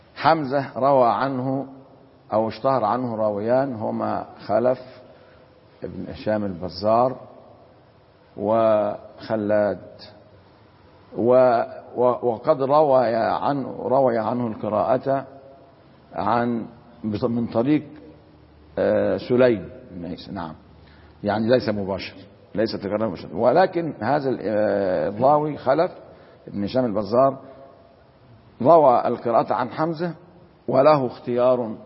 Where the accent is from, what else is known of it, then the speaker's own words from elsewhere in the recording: Egypt; ودي لغة يعني فصيحة وموجودة يمكن نلمسها في لغتنا الدارجة عندنا في مصر وغيرها.